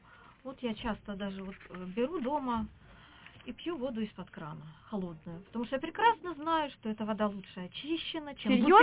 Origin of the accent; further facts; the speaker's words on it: Khabarovsk, Khabarovsk Krai, Russia; Вот я в детстве провела в Хабаровске, и вода там имеет такой сладковатый привкус.